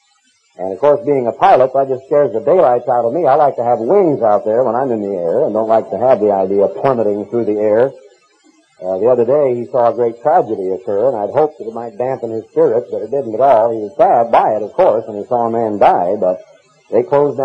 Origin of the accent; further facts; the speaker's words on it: United States; because as an American, I do not have all that much of which to be proud.